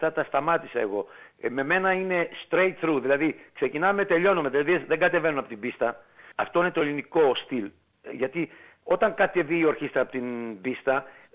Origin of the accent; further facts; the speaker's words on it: Melbourne, Victoria, Australia; moved away as an adult; now in Sydney, Australia; 18 χρονών ήρθα από τη Μελβούρνη στο Zorba Nightclub